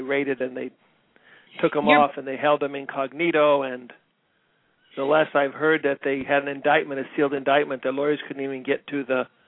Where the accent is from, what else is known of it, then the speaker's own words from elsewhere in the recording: West Coast, United States; now in New York City, United States; Well, I live in New York City. I've lived there for 28 years. I grew up on the West Coast.